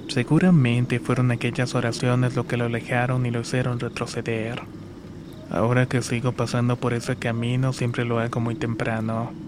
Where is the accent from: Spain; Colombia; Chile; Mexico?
Mexico; Chilapa de Álvarez, Guerrero; now in Acatlán, Mexico; Soy originario de Chilapa de Álvarez, Guerrero. Actualmente vivo en Acatlán